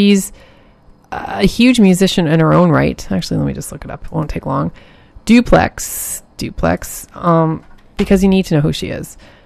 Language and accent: English; Ontario, Canada; Now I'm from Ontario